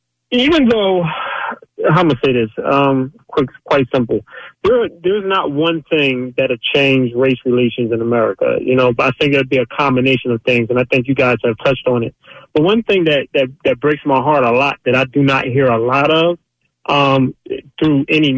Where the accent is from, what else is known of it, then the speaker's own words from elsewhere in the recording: Philadelphia, Pennsylvania, United States; but I'm from South Philly. I'm from the mud. I'm from the hood in South Philly.